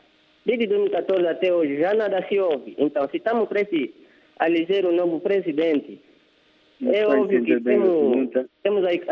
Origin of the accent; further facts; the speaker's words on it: Huambo, Angola; now in Lunda Norte, Angola; Sim, eu sou natural do Uambo, mas neste momento encontro-me na província da Luanda Norte.